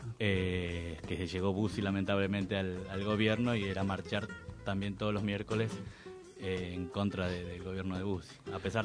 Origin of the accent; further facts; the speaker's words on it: Tucumán, Argentina; moved away; yo soy tucumano y estoy hace 10 años acá.